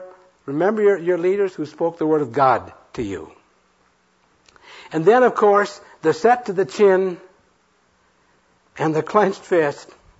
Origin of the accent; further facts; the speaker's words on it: Iowa, United States; Now, I came from the Iowa farm. And the Saturday night bath was, that was it.